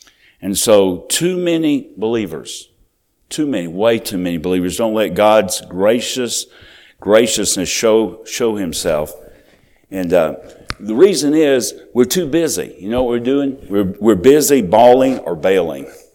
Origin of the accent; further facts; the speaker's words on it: Georgia, United States; we used to call them stickers when I was growing up in South Georgia